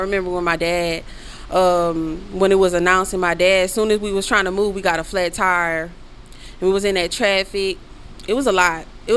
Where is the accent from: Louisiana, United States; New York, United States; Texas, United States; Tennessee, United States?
Louisiana, United States; New Orleans; moved away; I'm from New Orleans, Maison Street, Night War. You know, at the bottom of the map, Florida Desire. You feel me? I moved, but I'm not, I wasn't raised there, but I moved when Hurricane Katrina hit.